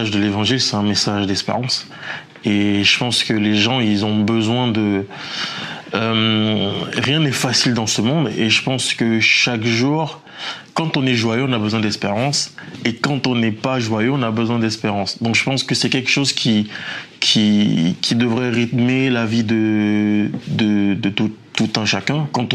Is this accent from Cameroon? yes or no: yes; Cameroon; moved away as an adult; now in France; Parce que moi, j'ai grandi au Cameroun. Je suis venu en France beaucoup plus tard, vers 19 ans.